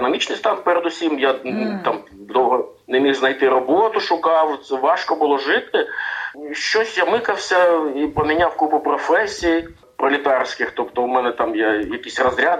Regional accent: Luhansk, Luhansk Oblast, Ukraine; born there; я народився в місті Луганськ.

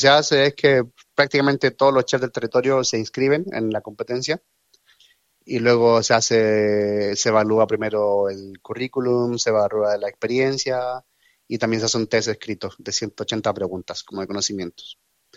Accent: Chile; Siempre he tratado aquí de presentarme más que como chileno, como latino. Obviamente, o sea, al final siempre chileno

